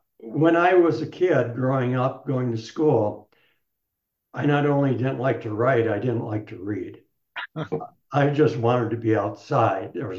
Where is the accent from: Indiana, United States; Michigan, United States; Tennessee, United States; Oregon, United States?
Michigan, United States; moved away as an adult; now in Bozeman, United States; What brought me to the West from where I was born and raised in Michigan